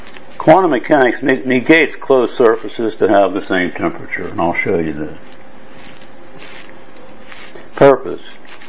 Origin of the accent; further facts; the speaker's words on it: United States; now in Hong Kong, China; I'm an American living in Hong Kong and part-time in Berlin.